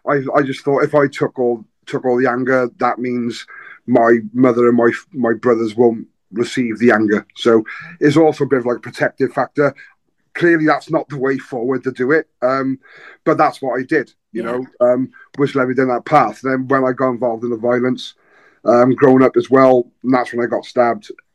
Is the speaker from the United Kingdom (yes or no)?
yes; Newport, Wales, United Kingdom; Yeah, I grew up in Newport. A small working town in Wales. It's now a city.